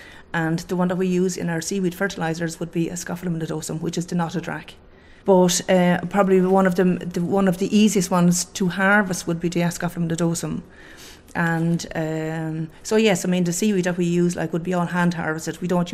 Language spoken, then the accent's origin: English; Wexford, Leinster, Ireland; And I'm from Wexford and I'm surrounded by seaweed all around on the beaches.